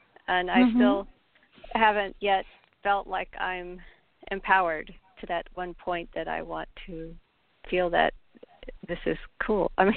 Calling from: Portland, United States; from Portland.

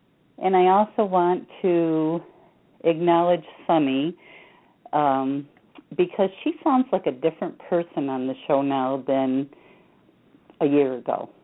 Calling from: Lum, Michigan, United States; I'm calling from Lum

